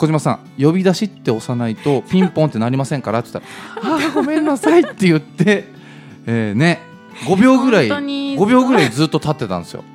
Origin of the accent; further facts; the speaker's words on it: Hokkaido, Japan; まあ僕自身が北海道出身なので